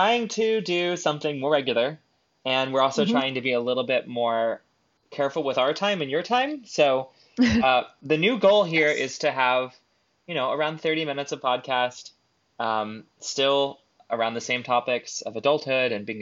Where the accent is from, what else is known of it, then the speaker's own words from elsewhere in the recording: Texas, United States; growing up in Texas, like the high holy days were Easter, Thanksgiving, and Christmas.